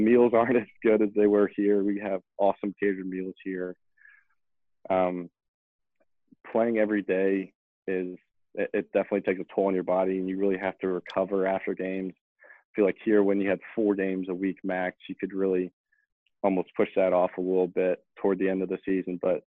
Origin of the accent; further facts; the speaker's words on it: Indiana, United States; because obviously growing up in Indiana, that's where they play the state championship game